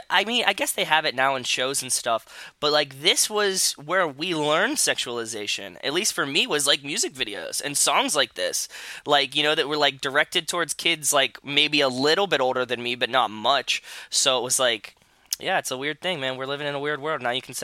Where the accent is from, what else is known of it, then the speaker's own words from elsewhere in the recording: Pittsburgh, Pennsylvania, United States; I grew up in Pittsburgh, so she was a local star